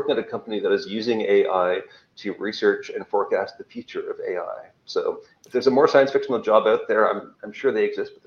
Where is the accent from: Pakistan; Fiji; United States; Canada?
Canada; I guess while I'm Canadian